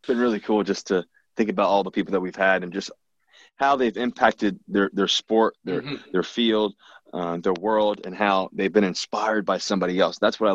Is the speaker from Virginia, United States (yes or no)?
yes; Virginia, United States; also born or lived in Cincinnati; I was born in Cincinnati, Ohio. I moved to Virginia when I was two.